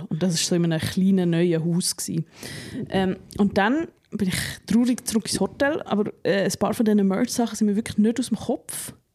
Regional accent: Switzerland; Das kann man als Schweizerin auch fast nicht relaten.

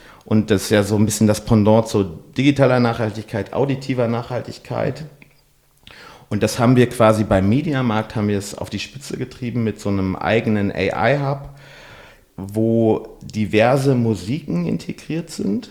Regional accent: North Rhine-Westphalia, Germany; ich meine, ich komme ja aus dem Ruhrgebiet, ich bin halbwegs offen

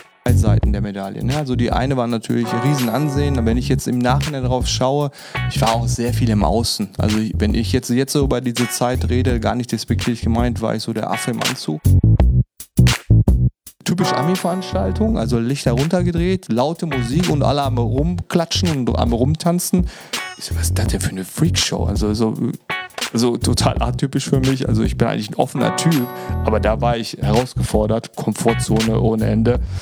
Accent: North Rhine-Westphalia, Germany; now in Düsseldorf, Germany; Ich bin 42 Jahre alt, wohnhaft in Düsseldorf, gebürtiger Sauerländer.

